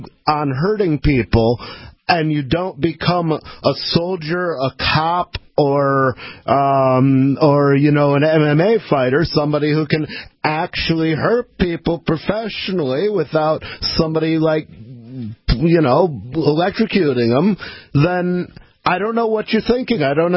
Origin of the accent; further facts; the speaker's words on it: Ann Arbor, Michigan, United States; because I grew up in Ann Arbor, Michigan, which is a Big Ten town.